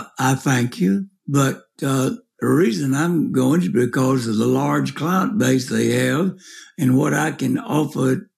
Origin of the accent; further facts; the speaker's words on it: Georgia, United States; born there; Bill Geer was born in the same county I was born in Georgia.